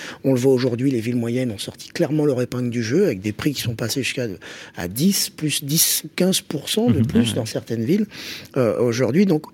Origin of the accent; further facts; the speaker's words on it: Paris, Île-de-France, France; Je suis parisien aussi, donc j'avais un avis.